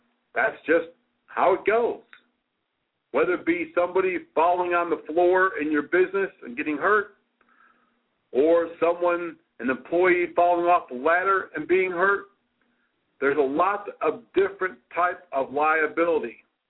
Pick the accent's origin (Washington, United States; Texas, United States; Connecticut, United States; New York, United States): Connecticut, United States; in Portland, Connecticut, my home state.